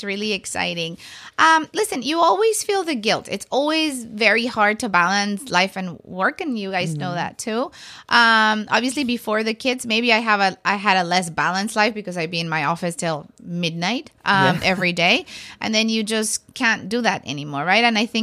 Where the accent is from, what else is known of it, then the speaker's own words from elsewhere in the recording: Mexico City, Mexico; also born or lived in Tijuana; I first 3 months of my life, I grew up in Tijuana, if that counts for anything, and then I moved to Mexico City. So until I was about 8 years old, I lived